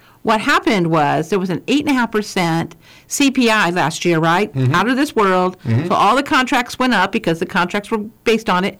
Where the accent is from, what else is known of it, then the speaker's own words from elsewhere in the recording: Illinois, United States; You know, I come from Illinois where they have a lottery, right?